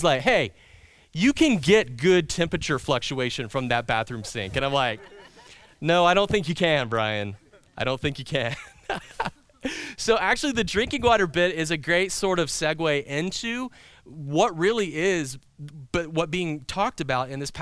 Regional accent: East Coast, United States; like I grew up on the East Coast

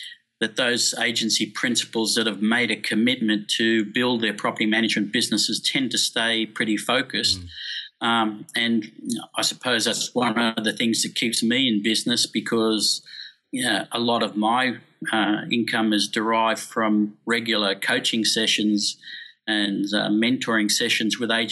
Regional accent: Sydney, New South Wales, Australia; Well, certainly having Sydney as my hometown, that's the area I'm most familiar with.

